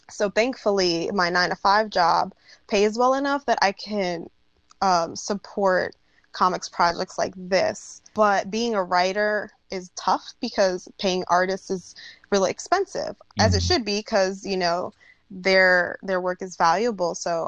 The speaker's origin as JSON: {"language": "English", "town": "Bronx", "region": "New York", "country": "United States", "tie": "born or raised there", "said": "It's my hometown. I'm a military brat, so I've lived everywhere, but the Bronx is what I can call home."}